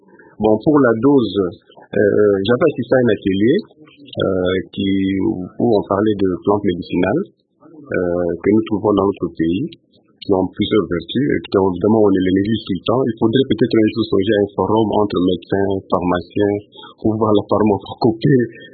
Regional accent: Kinshasa, DR Congo; Et même si chez nous, à Kinshasa, dans beaucoup de parcelles, on trouve cette plantule

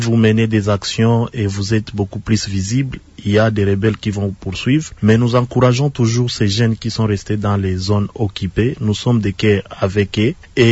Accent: Uvira, South Kivu, DR Congo; Moi, je suis natif d'Uvira. Si aujourd'hui, je suis à Uvira

